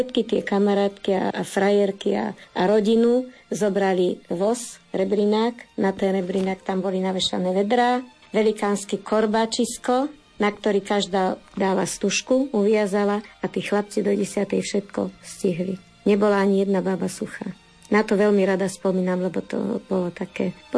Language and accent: Slovak; Bojnice, Trenčín Region, Slovakia; ja pochádzam z Bojnic, mamu mám odtiaľto, z veľkej lehôtky tá sa vydala do Bojnic, ja zase z Bojnic zaspäť